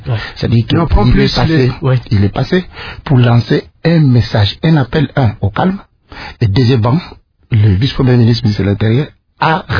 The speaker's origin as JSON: {"language": "French", "country": "DR Congo", "said": "je vis à Kinshasa, je suis congolais."}